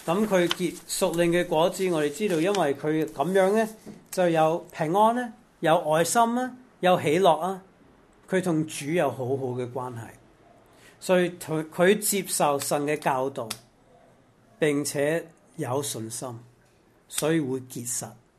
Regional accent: Macau; 即係我哋澳門人好多人都會食啊，覺得好食

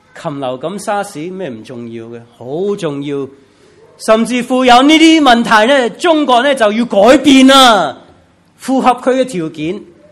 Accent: United States; 我是美国人，美国领事馆有事，即是有什么消息都会寄给我们登记的美国人

